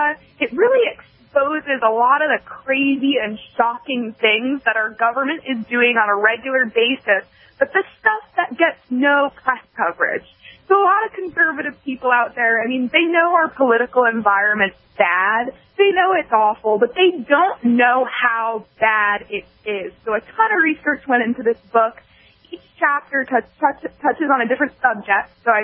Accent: New Hampshire, United States; now in Texas, United States; I'm sort of a Texan. I've lived in Texas for the last couple of years, but I'm actually from New Hampshire originally.

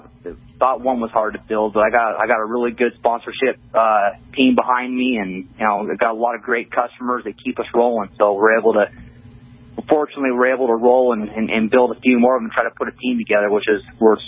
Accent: Livingston, Montana, United States; I had a really good friend growing up in Montana. He had a fully restored 1970 Chevy with a throttle body, fuel injected 350 in this thing. And, you know, we used to always go out in town and, you know, 16 years old growing up, dragging Livingston Main Street

